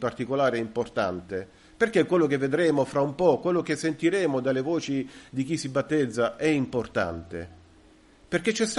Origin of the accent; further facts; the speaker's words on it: Rome, Lazio, Italy; Vengo da Roma